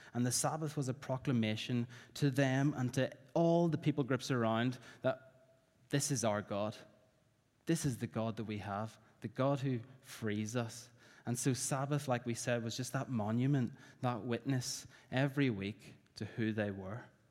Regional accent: Northern Ireland, United Kingdom; I remember in my hometown in Northern Ireland when I was young that almost everything was shut on a Sunday.

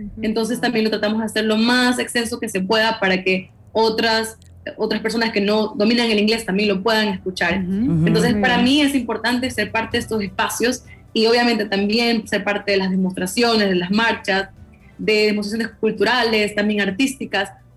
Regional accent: Machala, El Oro, Ecuador; born there; haciendo proyectos en Machala, en mi ciudad donde yo nací.

